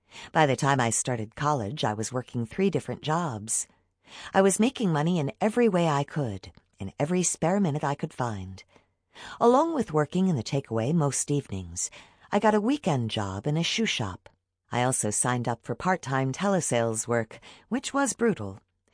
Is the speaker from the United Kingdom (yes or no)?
yes; Colne, North West England, United Kingdom; also born or lived in Burnley; I was born in Burnley General Hospital in 1981 and grew up in Colne, a fairly remote and typically northern English town, where my parents owned and ran the local Chinese takeaway. They were both originally from Hong Kong and moved to the UK in the 1970s.